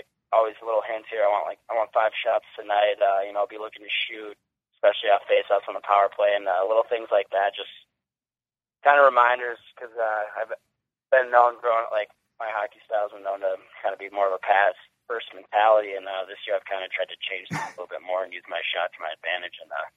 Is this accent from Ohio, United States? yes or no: no; Minnesota, United States; growing up in Minnesota, WCHA or nothing was all the games you watched it forever growing up